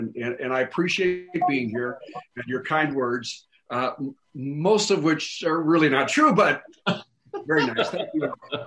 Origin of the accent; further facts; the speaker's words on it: Minnesota, United States; I grew up in Minnesota. I was a small town kid from southeastern Minnesota. Both grandparents on both sides were dairy farmers, town of 750 people.